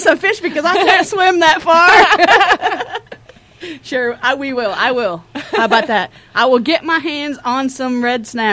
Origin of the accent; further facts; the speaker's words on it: the South, United States; we're from the South